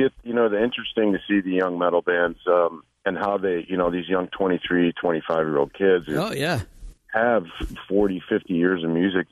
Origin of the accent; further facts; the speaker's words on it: Nashville, Tennessee, United States; and I'm actually from Nashville, and we're down here doing a mini tour with two prog rock bands from Nashville.